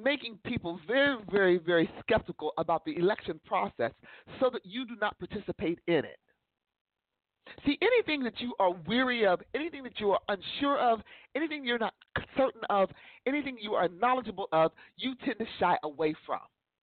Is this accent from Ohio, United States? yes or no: yes; Ohio, United States; Mahoning County, Boardman, Trumbull County. I'm from Trumbull County.